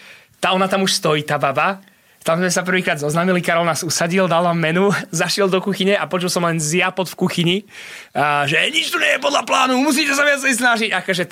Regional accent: Poprad, Prešov Region, Slovakia; My sme z Popradu pôvodne.

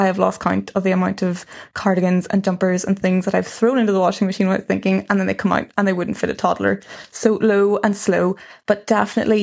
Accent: Ireland; I think as Irish people, especially in this weather, we're so adept at layering anyway.

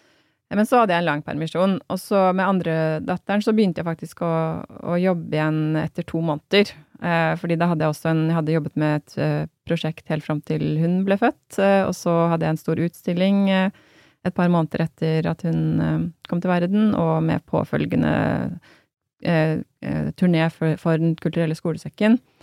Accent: Hamar, Innlandet, Norway; also born or lived in Berlin; Jeg kom jo fra Hamar, så det var jo der bor familien min.

